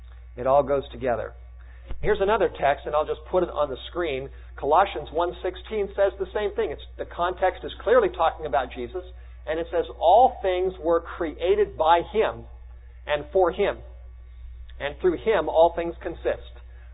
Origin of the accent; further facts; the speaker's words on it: Studio City, California, United States; I grew up in Studio City in the Los Angeles area